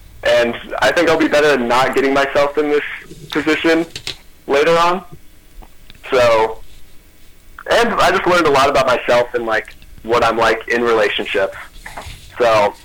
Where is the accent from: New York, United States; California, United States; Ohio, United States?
Ohio, United States; Columbus; I'm originally from Columbus. And then I go to a school in the Dayton area.